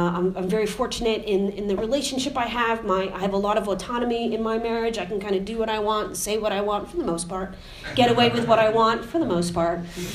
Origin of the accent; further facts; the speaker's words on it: United States; I'm American, so I could stand up at any time.